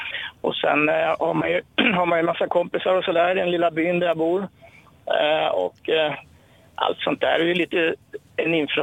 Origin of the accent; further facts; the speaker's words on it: Italy; jämfört med min uppväxt i Italien där man kan krydda fisk istället för bara salta och peppra den